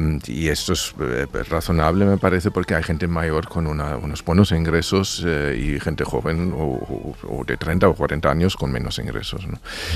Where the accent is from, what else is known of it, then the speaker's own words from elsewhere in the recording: Germany; Spanish is a second language; a mí como alemán me da vergüenza